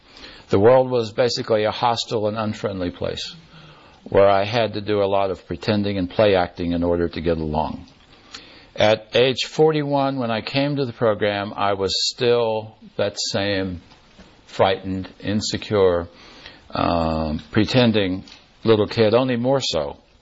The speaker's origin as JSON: {"language": "English", "region": "West Virginia", "country": "United States", "said": "I come from West Virginia, mountains of West Virginia, coal mining town."}